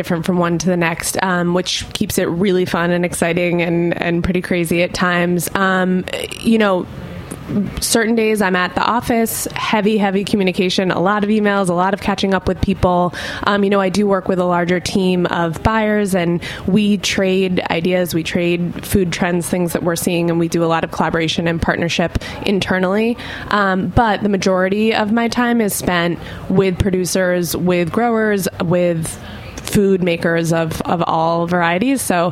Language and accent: English; Connecticut, United States; I started working at a summer stand in my hometown in Connecticut